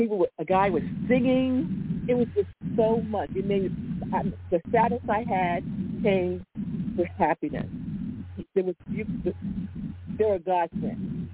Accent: New Jersey, United States; I came from New Jersey. I came from an area where there's a street of black people. We had 10 black families in the whole town, mostly white.

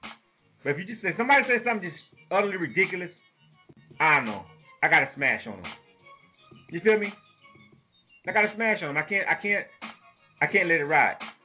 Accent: Panama City, Florida, United States; That's 7 to 9 in the Bay for all my Panama City, Florida folks, my hometown.

